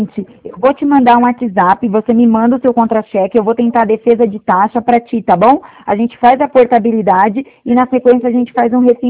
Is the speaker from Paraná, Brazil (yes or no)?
no; São Paulo, Brazil; Não, na verdade eu sou caiçara, né? Eu nasci na Baixada Santista.